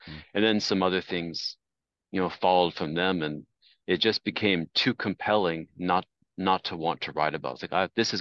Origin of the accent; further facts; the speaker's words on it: Coral Gables, Florida, United States; born there; So I was born in Coral Gables, which is a city inside the city of Miami in Florida.